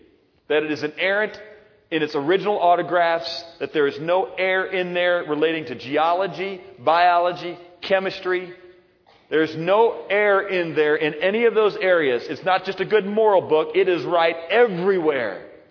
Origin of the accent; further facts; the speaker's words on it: St. Louis, Missouri, United States; As a young man, I grew up in St. Louis.